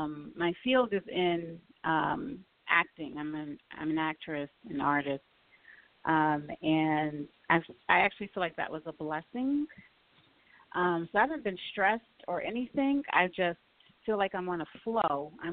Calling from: Baltimore, Maryland, United States; Hi, guys. … I'm calling from Baltimore.

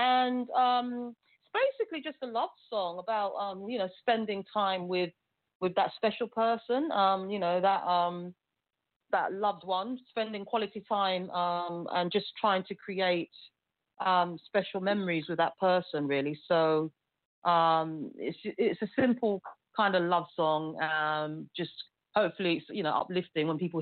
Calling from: London, United Kingdom; I'm calling from the UK. I'm calling from London, so that's where I live. So, yes, I'm calling from the United Kingdom.

